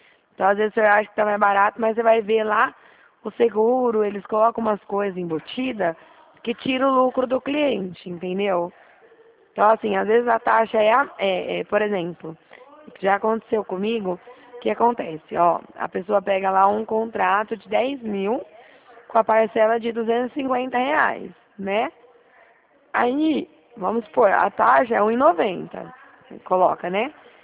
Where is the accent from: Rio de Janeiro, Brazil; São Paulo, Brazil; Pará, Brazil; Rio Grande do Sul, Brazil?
São Paulo, Brazil; Presidente Prudente; Não, sou aqui de Prudente